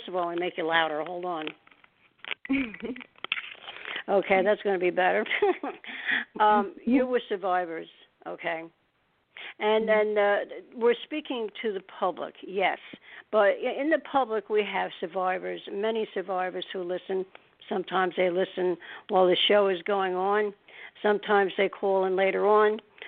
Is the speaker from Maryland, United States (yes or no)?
no; New Jersey, United States; I'm from New Jersey, so we're not far away.